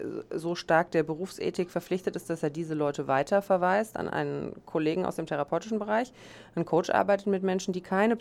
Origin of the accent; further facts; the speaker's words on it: Dresden, Saxony, Germany; now in Neu-Isenburg, Germany; Ich bin 41 Jahre. Ich komme ganz ursprünglich mal aus Dresden, lebe aber mittlerweile hier um die Ecke in Neu-Isenburg